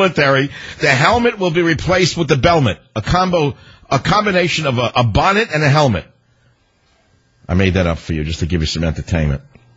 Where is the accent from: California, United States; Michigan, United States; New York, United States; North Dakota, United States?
California, United States; San Francisco; Let's go to KSFO in San Francisco. Mark, thanks for calling from my hometown.